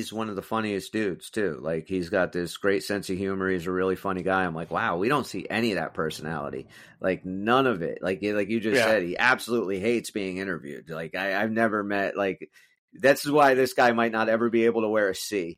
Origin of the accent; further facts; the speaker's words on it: New Jersey, United States; And I'm like, we're from Jersey, man.